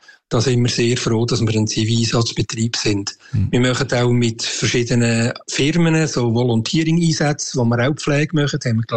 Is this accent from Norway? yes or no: no; Switzerland; von denen hat es eben viel, viel zu wenig bei uns in der Schweiz.